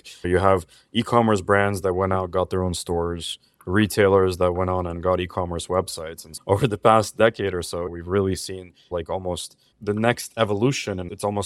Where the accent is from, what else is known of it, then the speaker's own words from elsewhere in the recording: Los Angeles, California, United States; I'm calling in from LA right now. You asked earlier what I was calling in from. I'm born and raised here in Los Angeles. From birth all the way to going to college